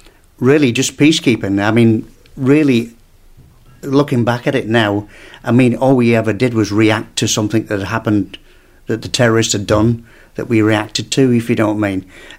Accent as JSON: {"language": "English", "town": "Pickering", "region": "Yorkshire and the Humber", "country": "United Kingdom", "tie": "born or raised there", "also_born_or_lived": "Scarborough", "said": "I'm originally from North Yorkshire, in a place called, I was born in a place called Scarborough and lived in a place called Pickering."}